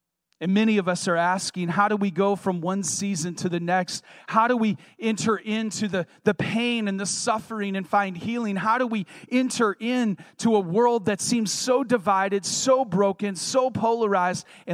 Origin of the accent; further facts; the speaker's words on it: Michigan, United States; I grew up in Michigan on Lake Huron, and we were near Port Huron